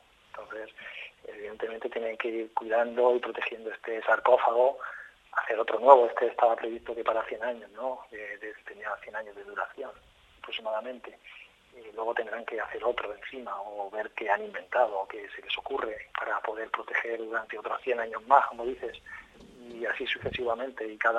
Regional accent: Albacete, Castilla-La Mancha, Spain; como yo soy de Albacete originario, y esta ciudad fue sede de las brigadas internacionales

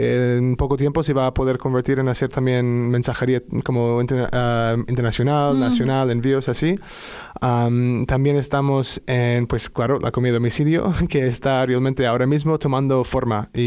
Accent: Seattle, Washington, United States; Spanish is a second language; moved away; yo soy de Estados Unidos, como probablemente se puede notar. Y vengo de Seattle.

